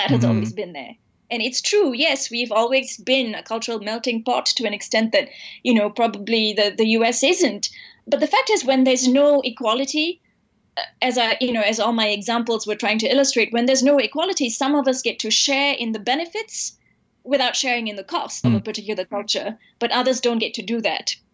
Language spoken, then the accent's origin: English; Malaysia; that's actually our culture too. That's Indian culture. That's part of being Indian in Malaysia.